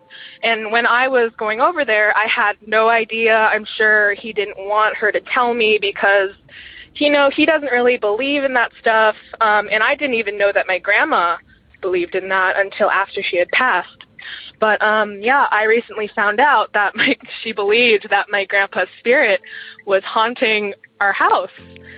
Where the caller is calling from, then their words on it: Eugene, Oregon, United States; I'm calling from Eugene, Oregon.